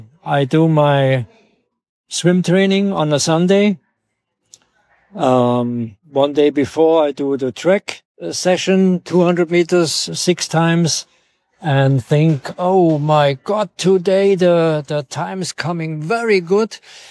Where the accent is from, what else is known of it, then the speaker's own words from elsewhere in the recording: Memmingen, Bavaria, Germany; English is a second language; In 21 days, I'm 61 and I'm come from Germany. In the very south, it's called Memmingen.